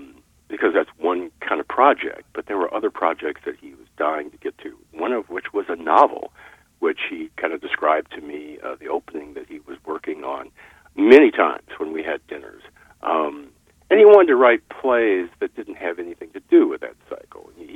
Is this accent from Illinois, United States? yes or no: yes; Evanston, Illinois, United States; Now, the thing about my growing up in Evanston, I could talk about that for quite a long time.